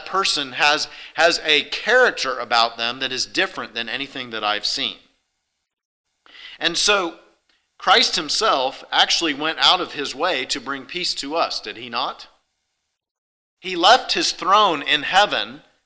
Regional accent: Hutchinson, Kansas, United States; I grew up in Hutchinson, Kansas. I know this for a fact.

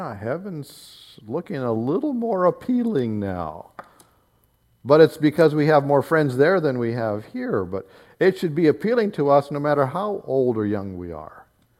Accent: United States; I'm an American in this country

